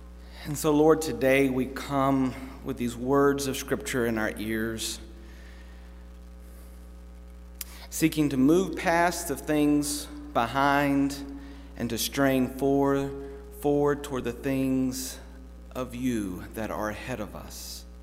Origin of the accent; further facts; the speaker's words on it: Savannah, Georgia, United States; After growing up in Savannah, St. Patrick's Day has a whole nother view in my life nowadays.